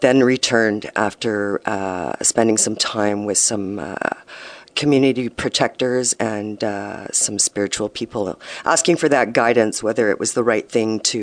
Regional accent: Winnipeg, Manitoba, Canada; I'm of the Bear Clan. I come from Anishinaabe territory, so-called Winnipeg, Manitoba.

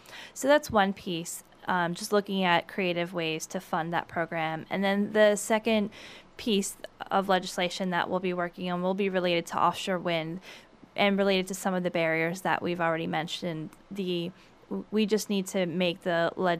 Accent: Maryland, United States; I'm from Maryland, so cleaning up the Chesapeake Bay is always a big issue growing up

